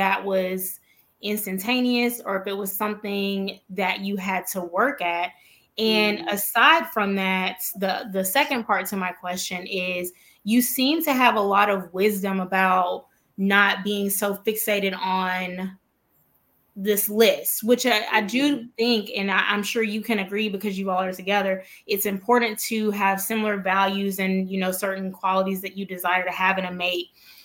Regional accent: Mobile, Alabama, United States; I'm from Mobile, Alabama.

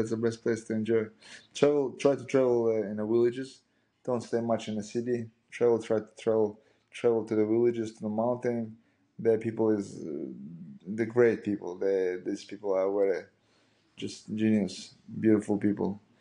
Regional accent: Dagestan, Russia; English is a second language; We grew up together back in Dagestan as well, and we all stayed together as well in Thailand in one apartment.

